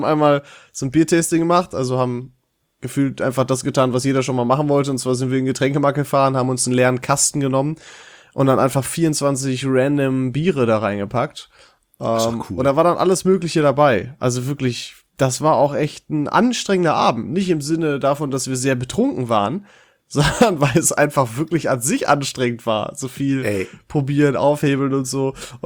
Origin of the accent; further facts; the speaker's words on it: Dorsten, North Rhine-Westphalia, Germany; In Dorsten zum Beispiel, also aus meiner Heimatstadt, ist das eindeutig Veltins.